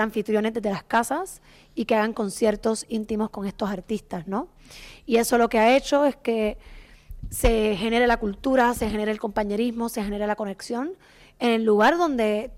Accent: Puerto Rico; Ay, discúlpame, es que soy puertorriqueña.

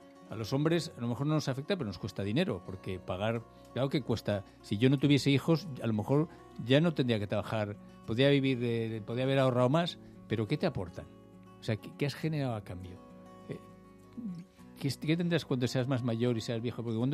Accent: Asturias, Spain; born there; Yo soy asturiano de nacimiento

